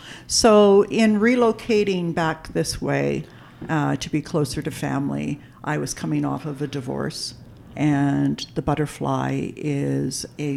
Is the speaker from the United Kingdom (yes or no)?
no; Ontario, Canada; moved away as an adult; also born or lived in Vancouver; now in Las Vegas, United States; Northern Ontario is where I was born, but I spent 21 years in Vancouver, British